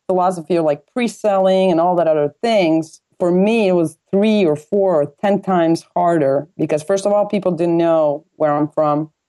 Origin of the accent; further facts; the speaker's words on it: Croatia; because I was just, you know, I was from Croatia, and I, most of the times I had feeling that I'm on my own